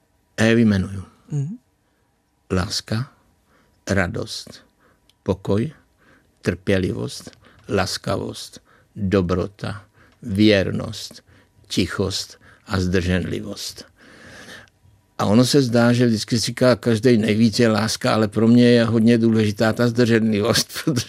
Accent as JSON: {"language": "Czech", "town": "Otrokovice", "region": "Zlín Region", "country": "Czechia", "tie": "born or raised there", "said": "A tam u nás v Otrokovicích se to zpívalo s harmonikou všechno hodně, takže to ve mně zůstalo."}